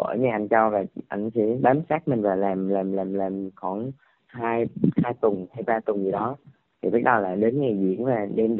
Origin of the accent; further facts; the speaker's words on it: Bình Định, Vietnam; em chọn món bánh ít lá gai là đặc sản Bình Định mình luôn.